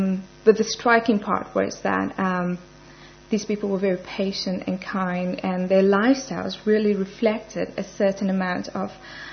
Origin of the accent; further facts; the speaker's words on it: Johannesburg, Gauteng, South Africa; I come from Johannesburg, a suburb called Indonesia, and it's predominantly a Muslim and a Hindu community. Basically, I've come from a devout Hindu family